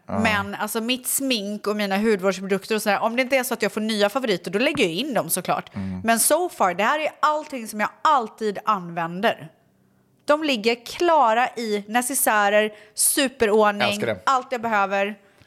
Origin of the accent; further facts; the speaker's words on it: Sweden; Jag är svensk.